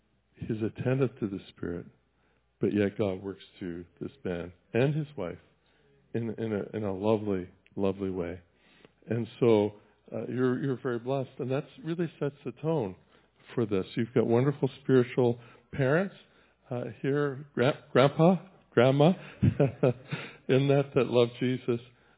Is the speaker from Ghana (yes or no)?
no; Canada; In Canada, we sort of hide our racism, but the idea was in my hometown, anybody of color had to be out by sunset.